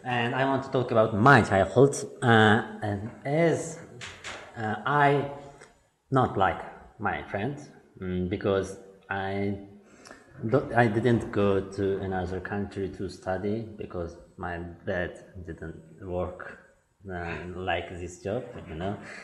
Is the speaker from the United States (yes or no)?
no; Uzbekistan; I am from Uzbekistan. I think you don't know where it is because it's not a popular country. It's the middle of Asia.